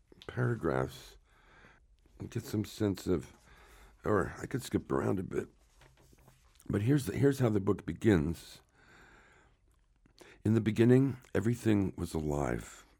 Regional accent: Newark, New Jersey, United States; I'm from Newark, New Jersey

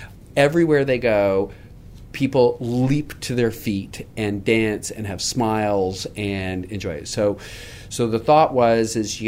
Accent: Toronto, Ontario, Canada; Toronto's my hometown

